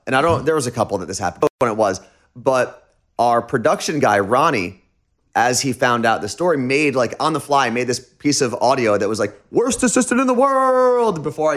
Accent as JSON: {"language": "English", "region": "New Jersey", "country": "United States", "lives_now": "Seattle, United States", "said": "when we moved to Seattle, because we're both originally from New Jersey, we made it a point to make Seattle our home when we got there."}